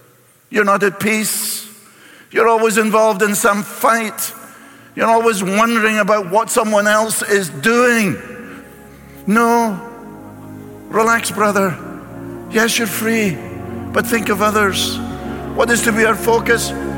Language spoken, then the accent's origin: English; Scotland, United Kingdom; I was brought up in Scotland